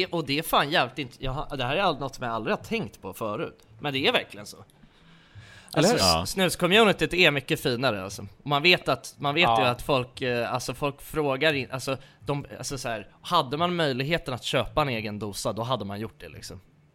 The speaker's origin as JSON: {"language": "Swedish", "town": "Nacka", "region": "Stockholm County", "country": "Sweden", "said": "för att jag kommer från Nacka liksom"}